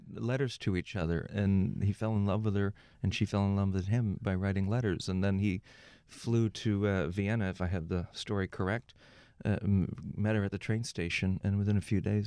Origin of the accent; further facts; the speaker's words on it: Nassau, New Providence, Bahamas; also born or lived in Illinois, United States; Well, I was born in Illinois, and then I grew up in the Bahamas. My father was a banker and was transferred overseas to run a bank when I was a kid. And so I grew up in Nassau, New Providence.